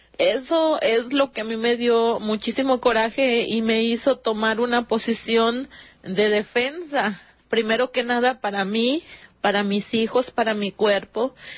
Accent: Mexico; now in United States; De esos 12 millones, más de la mitad somos mexicanos.

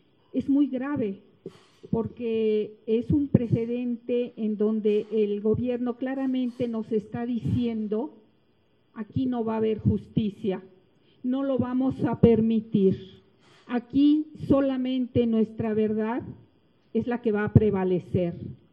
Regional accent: Mexico; no podemos como mexicanos decir esto se acabó

